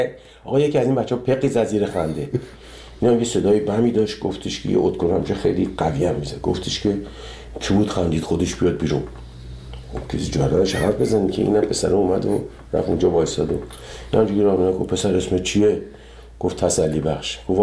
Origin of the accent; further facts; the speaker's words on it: Iran; moved away; 30 سال 30 خورده سال که از ایران من اومدم بیرون